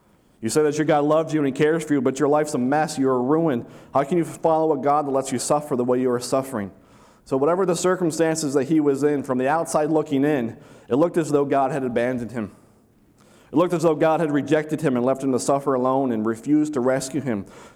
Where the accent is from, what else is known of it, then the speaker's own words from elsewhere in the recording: United States; I grew up near Niagara Falls, about 20 minutes east of the falls. It was close enough that once in a while my friends would ride our bikes there and come back.